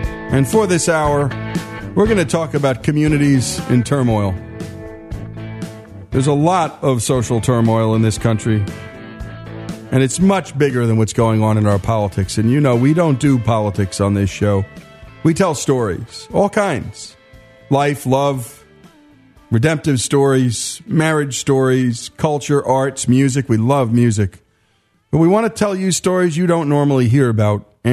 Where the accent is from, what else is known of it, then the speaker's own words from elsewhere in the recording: Nigeria; moved away as an adult; I grew up in Nigeria and didn't migrate till I was in my late 20s.